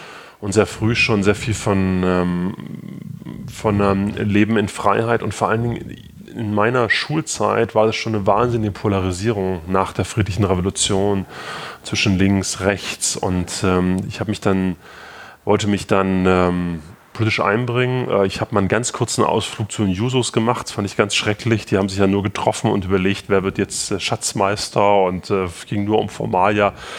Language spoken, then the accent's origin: German; Gera, Thuringia, Germany; Gera, meiner Heimatstadt in Thüringen